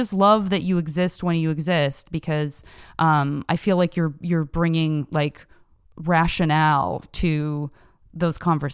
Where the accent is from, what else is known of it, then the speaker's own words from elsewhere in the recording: Tucson, Arizona, United States; growing up in Tucson, Arizona, to public school teachers